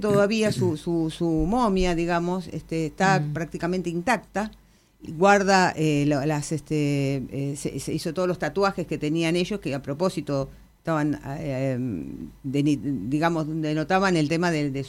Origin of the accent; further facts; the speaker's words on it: Bell Ville, Córdoba, Argentina; Bueno, yo soy de Belville, Córdoba, pero